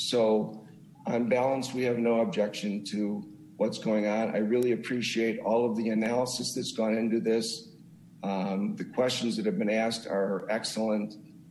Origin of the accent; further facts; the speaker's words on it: Illinois, United States; in my hometown of suburban Illinois, I served on the Plan Commission for over 6 years.